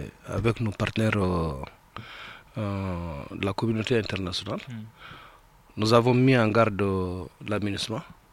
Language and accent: French; Mali; nous sommes tous des Maliens.